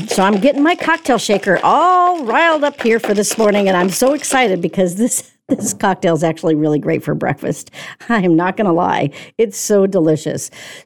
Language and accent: English; Ireland; I absolutely am feeling Irish. Well, I am Irish, but not Irish whiskey.